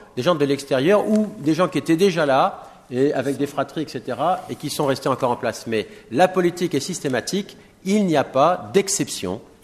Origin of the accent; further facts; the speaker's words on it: Metz, Grand Est, France; Et je travaille à Metz, ma mère habite Metz, j'ai été élevé à Metz, je suis né à Metz, mais je n'habite pas Metz.